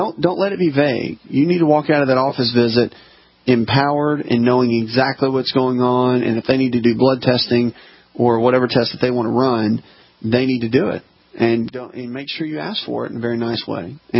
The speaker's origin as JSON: {"language": "English", "region": "the South", "country": "United States", "tie": "born or raised there", "said": "I've been bit by ticks many times growing up in the South when I was little."}